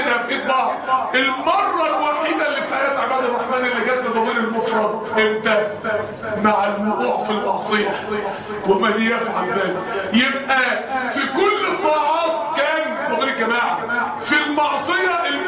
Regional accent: Mansoura, Dakahlia, Egypt; احنا عندنا في المنصوره الموضوع ده بيتعمل بس بصوره كمان اكبر من كده

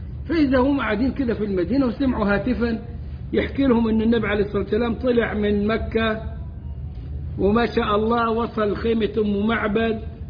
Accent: Egypt; moved away as an adult; now in Europe; وأنا بقى جاي من مصر قاعد في أوروبا

